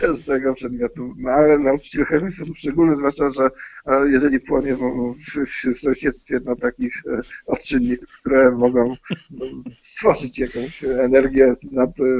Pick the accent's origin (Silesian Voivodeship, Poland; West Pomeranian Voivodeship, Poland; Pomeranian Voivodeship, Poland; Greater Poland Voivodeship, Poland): Greater Poland Voivodeship, Poland; Wielkopolaninem. Mhm. Dla mnie praca od podstaw jest taka kluczowa.